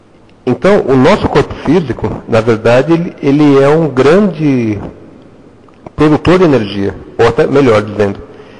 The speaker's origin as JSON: {"language": "Portuguese", "region": "São Paulo", "country": "Brazil", "tie": "born there", "said": "Bem, eu nasci em São Paulo, na capital do estado, em 1966."}